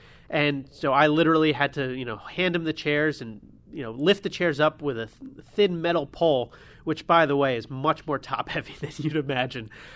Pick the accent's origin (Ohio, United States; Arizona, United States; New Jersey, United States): New Jersey, United States; South Orange; I grew up in New Jersey. I grew up in South Orange